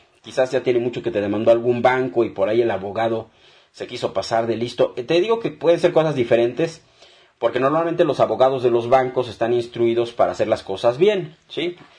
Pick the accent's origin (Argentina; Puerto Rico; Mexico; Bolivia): Mexico; nosotros como mexicanos tenemos esa responsabilidad tan grande de sacar adelante a nuestro país a pesar de todo